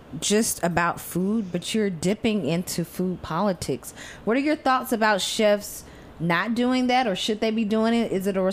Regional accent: the South, United States; I'm from the South, Heather.

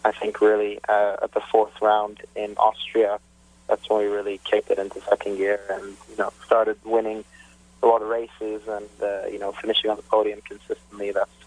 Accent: Montreal, Quebec, Canada; But definitely, I'm from Montreal.

